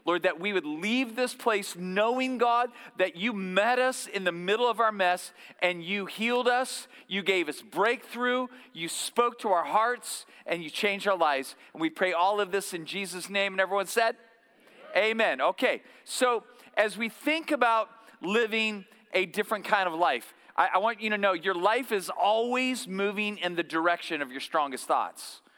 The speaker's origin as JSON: {"language": "English", "town": "Bakersfield", "region": "California", "country": "United States", "tie": "born or raised there", "lives_now": "Thousand Oaks, United States", "said": "So I'm one of the pastors here. This is always home for me, born and raised in Bakersfield"}